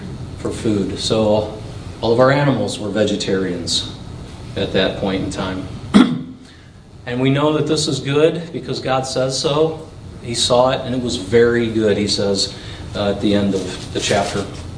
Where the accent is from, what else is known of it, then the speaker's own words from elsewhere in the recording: Ohio, United States; maybe not so much in Washington, but definitely growing up in Ohio, that was not maybe not the thought. We liked our meat back there.